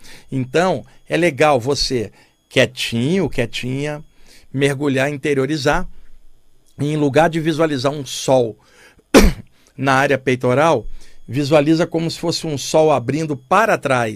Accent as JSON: {"language": "Portuguese", "region": "Rio de Janeiro", "country": "Brazil", "said": "porque eu sou carioca"}